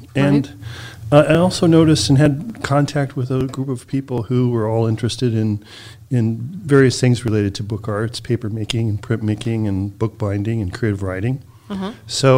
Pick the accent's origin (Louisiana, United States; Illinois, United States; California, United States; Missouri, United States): California, United States; now in Kalamazoo, United States; I'm originally from California. And I published a book in California, and that helped me get into the graduate program here at Western with the fellowship.